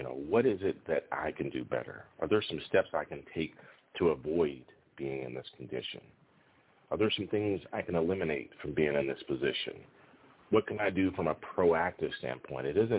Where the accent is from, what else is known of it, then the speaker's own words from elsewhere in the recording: Greeneville, Tennessee, United States; one of my hometown teams played in the state basketball tournament, the Greenville, Tennessee Yellow Jackets.